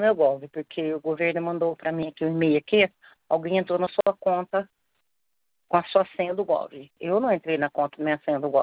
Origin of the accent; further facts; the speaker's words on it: Franca, São Paulo, Brazil; E eu sou de Franca.